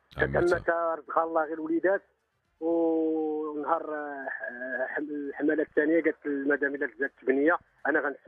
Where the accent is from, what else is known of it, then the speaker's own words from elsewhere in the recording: Rabat, Rabat-Salé-Kénitra, Morocco; انا ولد الرباط زياده وخلوق